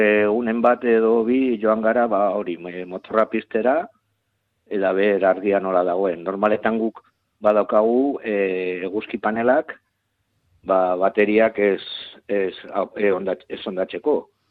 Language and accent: Basque; Vitoria-Gasteiz, Basque Country, Spain; hemen ni Gasteiztarra naiz.